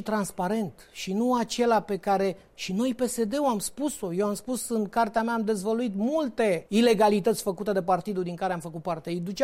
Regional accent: Moldova; sunt moldovean și mă bat pentru asta, pentru o Moldovă suverană și independentă.

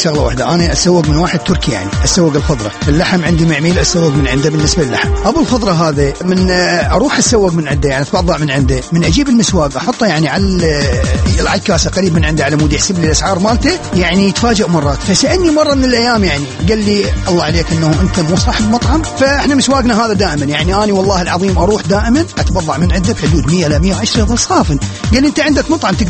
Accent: Iraq; هناك عندنا بالعراق

